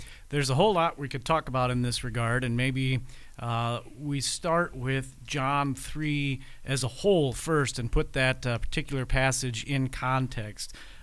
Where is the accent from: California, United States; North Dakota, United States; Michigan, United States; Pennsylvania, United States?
North Dakota, United States; accent: North Dakota; Yeah, I heard on the radio not very long ago teasing me about my North Dakota accent